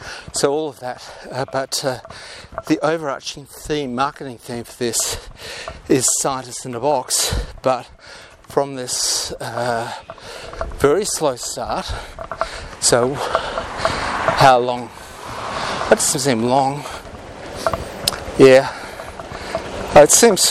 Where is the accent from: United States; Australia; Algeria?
Australia; I've given you a life story introduction that I am an Australian inventor and scientist.